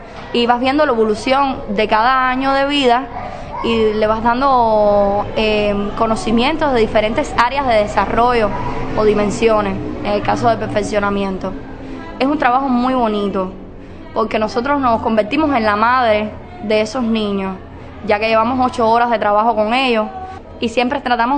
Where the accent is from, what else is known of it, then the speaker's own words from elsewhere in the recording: San Nicolás de Bari, Mayabeque, Cuba; Soy natural de San Nicolás de Bari